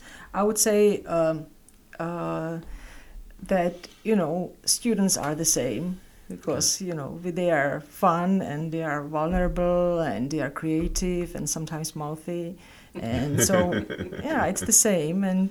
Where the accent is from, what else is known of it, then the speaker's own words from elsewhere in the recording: Czechia; English is a second language; I come from Czech Republic. It's former Czechoslovakia, and I live in a medium-sized town, 2 hours from Prague, from our capital.